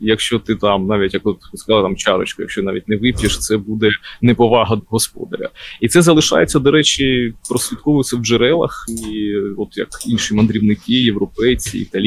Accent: Sumy, Sumy Oblast, Ukraine; на моєму рідному місті Суми в гімні теж кажеться, що козацьке місто України

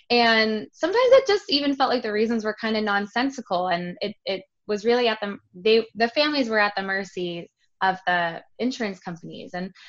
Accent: Pittsburgh, Pennsylvania, United States; So I was born and raised in Pittsburgh.

